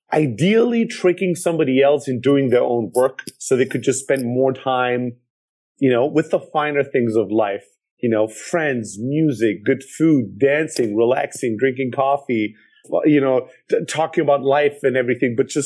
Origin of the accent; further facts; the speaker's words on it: South Germany, Germany; growing up in Germany, in the south of Germany, you get people are pretty hardworking